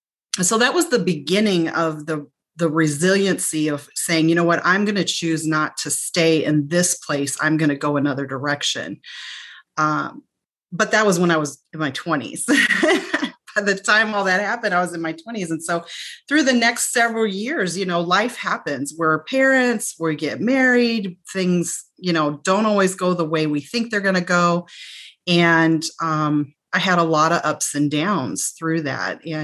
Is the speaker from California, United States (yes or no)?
no; Omaha, Nebraska, United States; And so in my case, I grew up here in Omaha, Nebraska, just middle class.